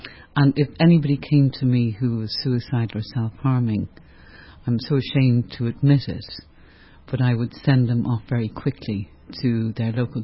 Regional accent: Dublin, Leinster, Ireland; So, as you said, I'm from Dublin, I'm from Ireland, and I'm also a psychologist. I had 12 years ago, I had my own little practice in Dublin

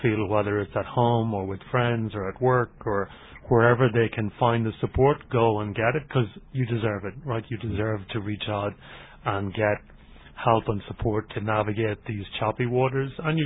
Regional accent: Ireland; I think in Ireland, we're very lucky to have, as Irish people, an equality around things like this.

